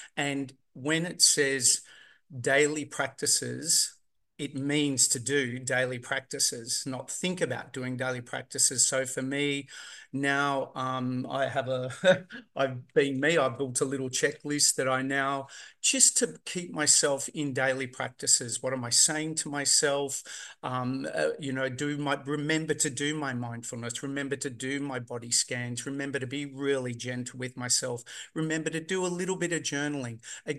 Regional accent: Australia; I'm from Australia.

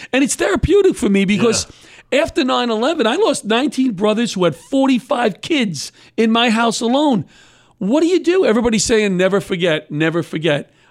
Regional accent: New York, United States; from we're from New York, East Brunswick, West Brunswick.

